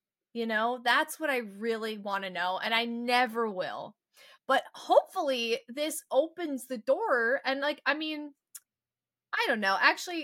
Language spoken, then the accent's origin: English; United States; But as like an American, I was really excited.